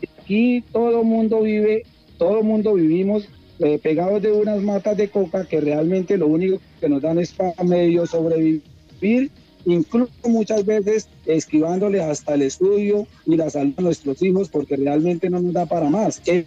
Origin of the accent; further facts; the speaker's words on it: Colombia; que nosotros podamos vivir como colombianos, como viven muchos colombianos realmente